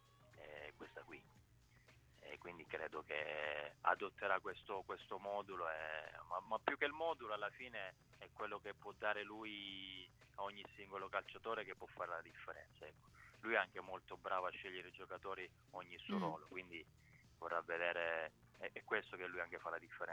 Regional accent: Sicily, Italy; anche io sono siciliano, quindi a Trapani per me è stato bellissimo giocare nella mia terra.

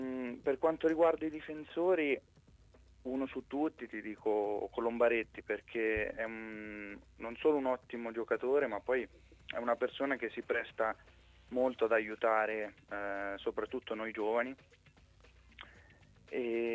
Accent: Ancona, Marche, Italy; parlando da anconetano

